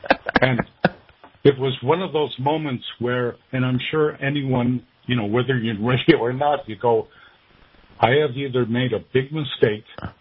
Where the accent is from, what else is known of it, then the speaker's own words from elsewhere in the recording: Illinois, United States; And that's because I grew up near Chicago and used to listen to Top 40 radio and the disc jockeys